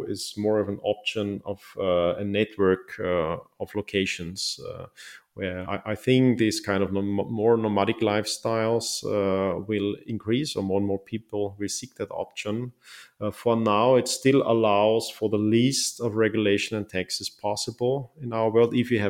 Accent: Austria; now in Switzerland; like France and Austria, my home country. I have left Austria since. I'm now, for the moment, resident in Switzerland.

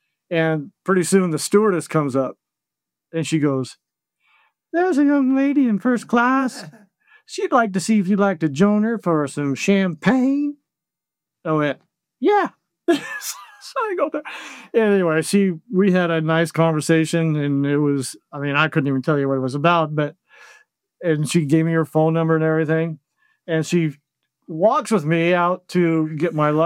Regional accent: Clam Falls, Oregon, United States; So, you know, and I'm from Clam Falls, Oregon.

